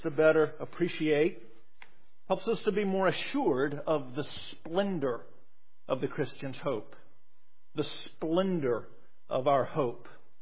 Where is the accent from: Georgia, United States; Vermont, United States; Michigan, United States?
Georgia, United States; Atlanta; And over the years, since I grew up in Atlanta, its international population has grown significantly